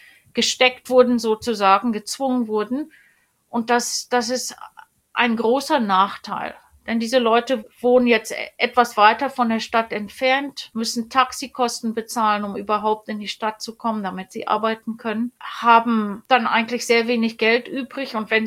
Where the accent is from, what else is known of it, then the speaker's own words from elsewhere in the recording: South Africa; denn ich bin dann als sehr junge Frau zurückgegangen nach Südafrika und wusste, hier bin ich zu Hause